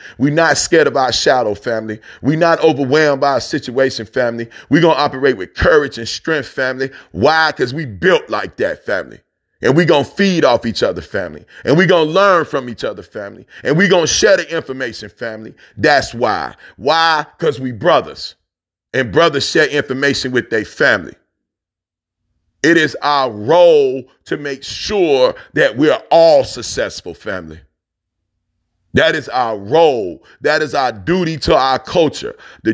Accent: Chicago, Illinois, United States; But I'm born and raised in Chicago.

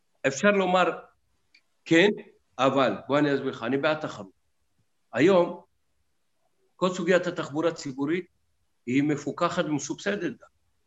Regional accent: Beersheba, Southern District, Israel; אני גדלתי בבאר שבע

